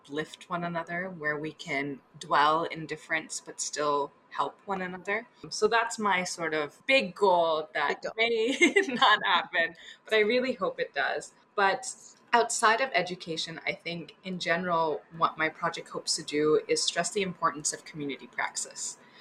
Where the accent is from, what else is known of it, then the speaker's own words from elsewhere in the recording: Kingston, Ontario, Canada; And I am a Kingston native. I was born in Cataraqui.